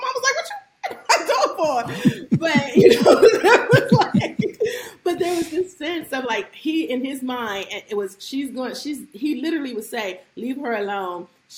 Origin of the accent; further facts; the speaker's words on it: Washington, District of Columbia, United States; I grew up in Washington, D.C. I grew up actually in a notorious housing project in Washington, D.C. In the 80s during the crack era.